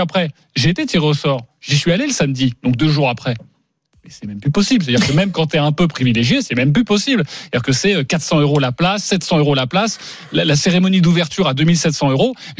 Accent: Paris, Île-de-France, France; On est français, on est parisien, on a envie d'aller les voir.

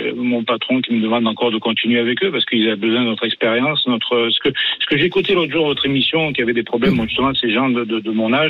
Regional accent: Quebec, Canada; moi, je suis d'origine du Québec, et chez moi, la retraite est à 67 ans depuis longtemps.

